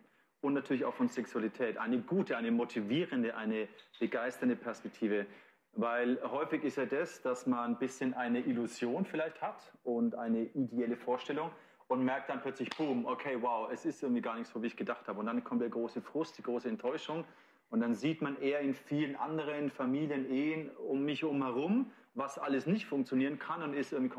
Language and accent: German; Nuremberg, Bavaria, Germany; wir kommen aus dem wunderschönen Frankenland und wie du schon gesagt hast, ich bin dort aufgewachsen. Es ist meine Heimatstadt Nürnberg. Ich liebe diese Stadt. Ich liebe die Menschen.